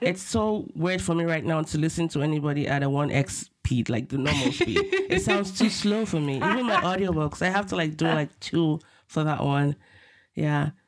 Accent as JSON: {"language": "English", "country": "Nigeria", "tie": "born or raised there", "said": "And I grew up in Nigeria, by the way, where a lot of our country is relatively a young country"}